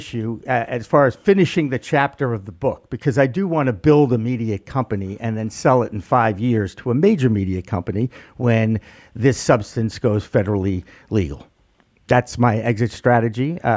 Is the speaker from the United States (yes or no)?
yes; Newton, Massachusetts, United States; I was extremely fortunate growing up in Newton, Massachusetts.